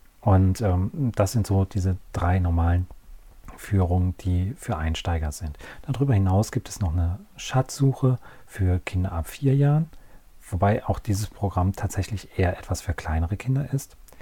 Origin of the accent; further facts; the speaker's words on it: North Rhine-Westphalia, Germany; born or raised there